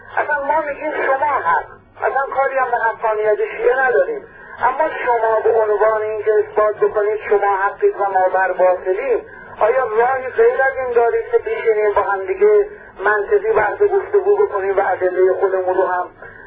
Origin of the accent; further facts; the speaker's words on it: Iran; ما ایرانی هستیم، سیه باشیم، سنی باشیم، زرتشتی باشیم، عرق ملی داریم، وطنمون دوست داریم